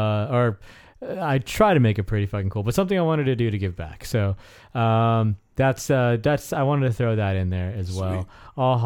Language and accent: English; Riverside, California, United States; because I came from Riverside, and I feel like breweries there were much more.